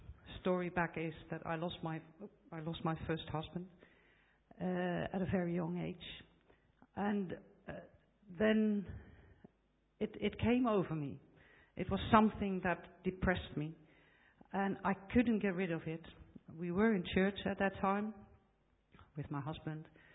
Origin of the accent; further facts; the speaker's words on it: Netherlands; now in United Kingdom; I'm from the Netherlands originally